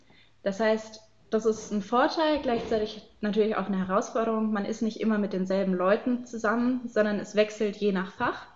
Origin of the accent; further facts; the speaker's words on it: Baden-Württemberg, Germany; ich komme aus Baden-Württemberg, da sollte ich dann Kernfächer wählen. Wir haben in Baden-Württemberg einige Vorgaben